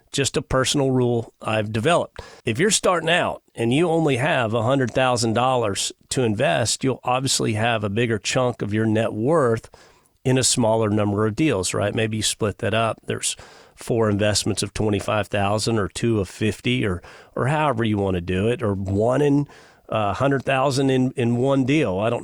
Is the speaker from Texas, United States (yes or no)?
yes; Texas, United States; I grew up on the Texas coast. I love the Texas coast.